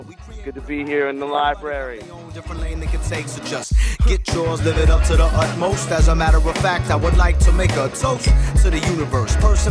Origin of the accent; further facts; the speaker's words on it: Jacksonville, Florida, United States; As a young teenager, growing up in Jacksonville, Florida, I lived kind of near the Navy base, and I was surrounded by Filipinos, man